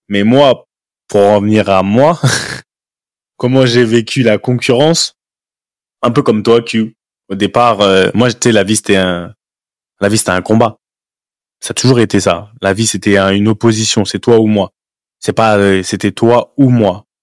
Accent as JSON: {"language": "French", "region": "Île-de-France", "country": "France", "tie": "born or raised there", "said": "on a grandi en région parisienne, on a grandi en France, en région parisienne"}